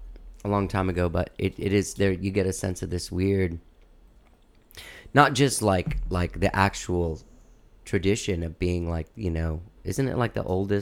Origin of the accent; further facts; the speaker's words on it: Miami, Florida, United States; You know, I come from Miami.